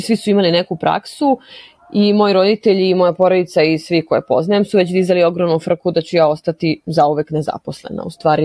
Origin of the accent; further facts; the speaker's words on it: Serbia; to nešto drugačije od ove opere kakva je kod nas u Srbiji